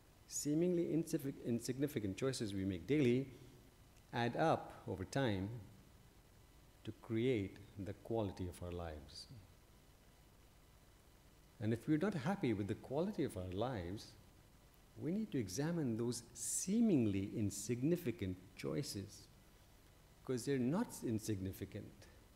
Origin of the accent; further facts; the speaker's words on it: India; I'm an Indian citizen, and during my days of practice, I didn't have much money. Being an Indian citizen and not having much money is a little bit of a handicap.